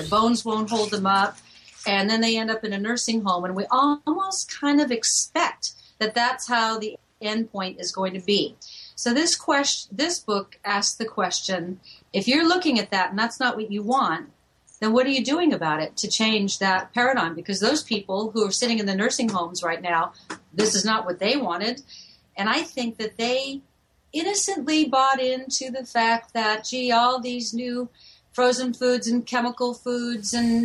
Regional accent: Ireland; I'm Irish. You know, we either drink or write. I do both.

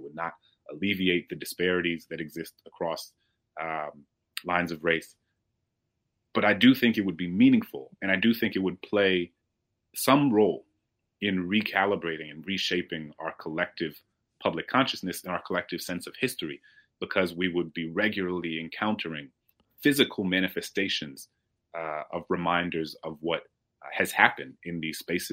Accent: New Orleans, Louisiana, United States; She knew that I was Black American, that I was the descendant of enslaved people, that I was from New Orleans, which was once the largest, busiest slave market in the country.

